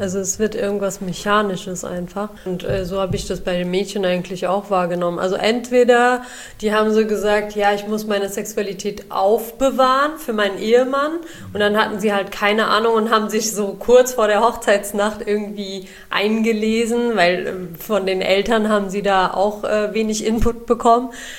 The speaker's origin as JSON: {"language": "German", "country": "Pakistan", "said": "ich komme ja aus Pakistan"}